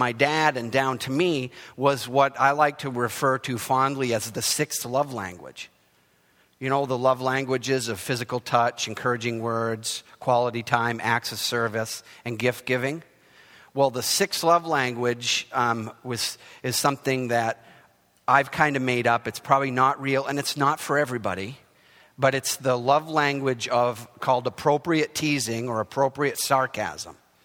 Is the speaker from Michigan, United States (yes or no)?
no; Maine, United States; I grew up in Maine